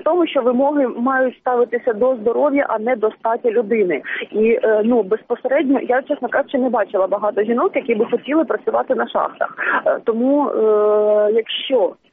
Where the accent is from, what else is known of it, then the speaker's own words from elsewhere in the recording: Dnipro, Dnipropetrovsk Oblast, Ukraine; я сама з Дніпропетровська